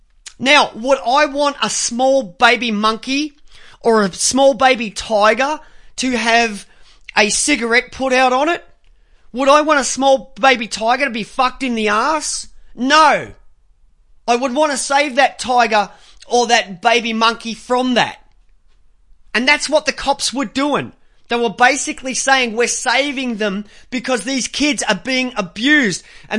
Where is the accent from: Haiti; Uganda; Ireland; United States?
Ireland; Even though I'm Irish, that's why I tan so easily. It's because I'm so white.